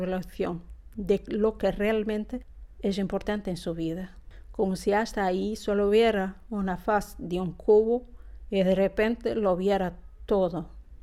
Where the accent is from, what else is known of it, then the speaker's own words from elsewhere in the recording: Monzón, Aragon, Spain; de Monzón. Trabajo en vídeo junto con mi marido.